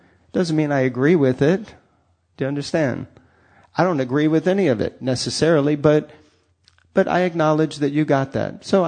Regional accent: United States; I'm not very good at it because I'm from America.

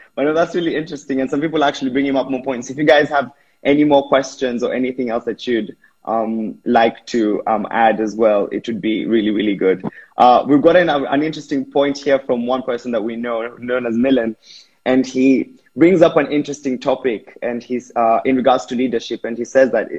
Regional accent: Kenya; I'm from Kenya

